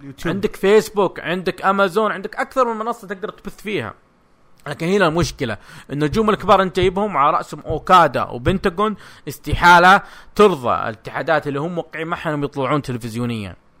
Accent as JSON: {"language": "Arabic", "town": "Jeddah", "region": "Makkah Province", "country": "Saudi Arabia", "said": "اللي صار عندنا في جدة"}